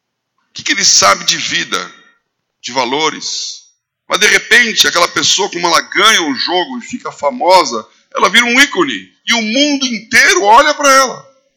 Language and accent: Portuguese; São Paulo, Brazil; Como eu saí de São Paulo e fui para São Carlos, ninguém me conhecia.